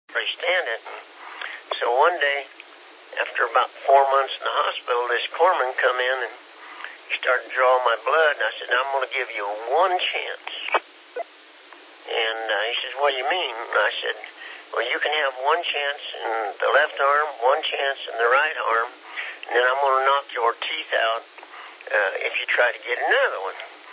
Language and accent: English; Kansas, United States; I'm from Kansas. I'm a little slow.